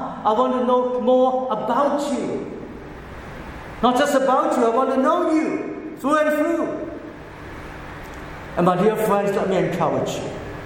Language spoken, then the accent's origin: English; Hong Kong; moved away; I grew up in church in Hong Kong